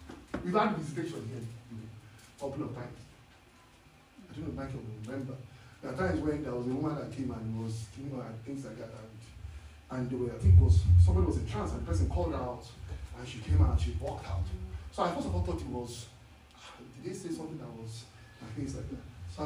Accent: Nigeria; English is a second language; that I come from Nigeria, and first of all, fall victim of the educational system.

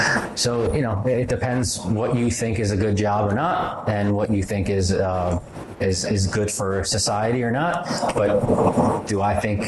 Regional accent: Rockaway, New York, United States; my hometown of Rockaway, Queens was destroyed after Hurricane Sandy

